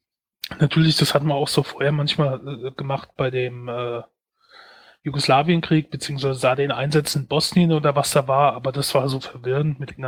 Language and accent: German; West Germany, Germany; Also ich bin ja im Westen aufgewachsen. Zumindest die Anfänge meiner Kindheit waren noch im Westen. Ich habe vielleicht 2 Kilometer entfernt gewohnt von der US-Niederlassung, also von der US-Kaserne.